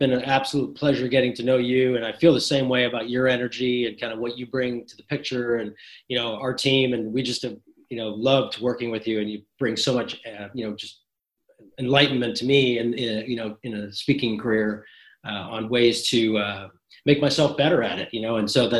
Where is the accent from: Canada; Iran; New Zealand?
Canada; Calgary, Alberta; also born or lived in Manchester, England / Montreal, Canada; A British kid with a funny accent, and you're brown, and you know, lived in Montreal for a few years, and then moved to Calgary for where I grew up